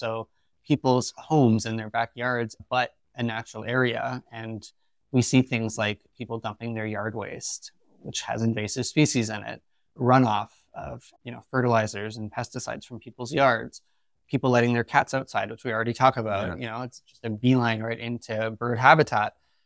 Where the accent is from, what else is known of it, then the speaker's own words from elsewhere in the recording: Toronto, Ontario, Canada; now in London, United Kingdom; I come from the Greater Toronto area. I grew up in a subdivision, and I think I appreciate London more because of my background and kind of growing up in an urban sprawl landscape.